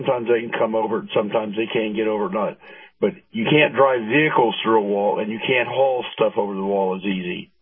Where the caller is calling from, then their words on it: Clearwater, Florida, United States; from Clearwater.